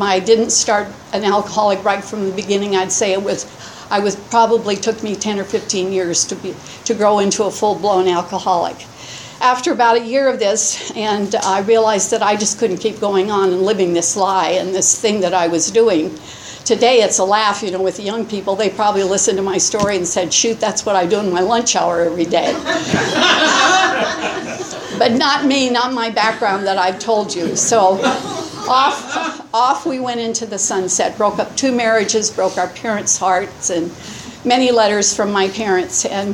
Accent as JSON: {"language": "English", "town": "Los Angeles", "region": "California", "country": "United States", "tie": "born or raised there", "also_born_or_lived": "Tucson", "said": "I'm a native Californian. I was born in Los Angeles to a wonderful family."}